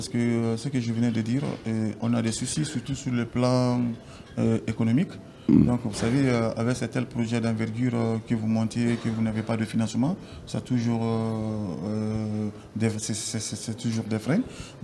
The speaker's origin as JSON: {"language": "French", "country": "Guinea", "said": "Mais chez nous, en Guinée, on a commencé à l'adopter dans nos sociétés, aussi dans le gouvernement."}